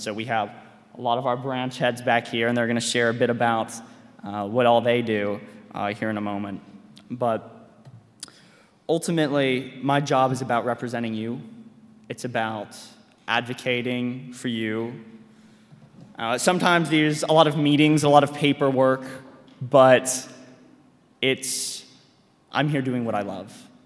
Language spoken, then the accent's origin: English; Louisville, Kentucky, United States; I'm your all's student body president. I am from Louisville, Kentucky, and welcome to Student Government Chapel.